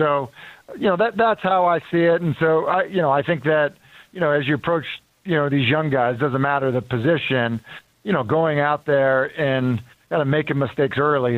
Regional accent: Northeast, United States; Really, a better example is like growing up in the Northeast or like starting to raise my kids in the Northeast

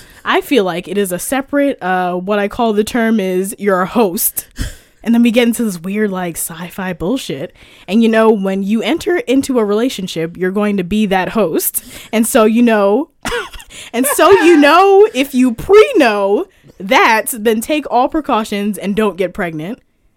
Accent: New York City, New York, United States; I'm from New York.

